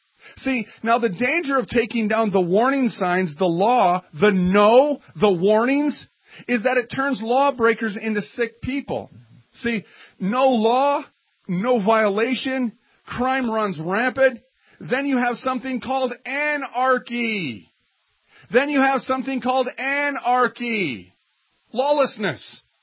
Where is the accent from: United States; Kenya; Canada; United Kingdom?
United States; Minneapolis, Minnesota; A little side note, because we're from Minneapolis, that actually came from Matt Groening. He started on a magazine in Minneapolis here